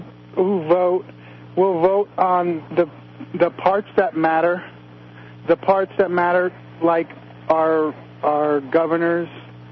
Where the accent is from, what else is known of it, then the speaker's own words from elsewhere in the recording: Scotland, United Kingdom; Kind of. I'm Scottish.